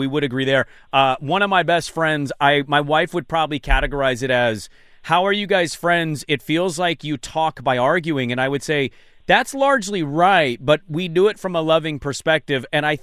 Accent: Portland, Oregon, United States; I am from Portland, so I'm one of those people.

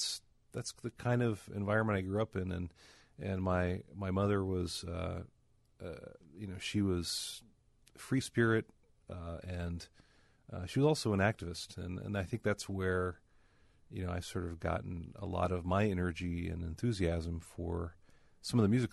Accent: California, United States; born there; I was born in Southern California

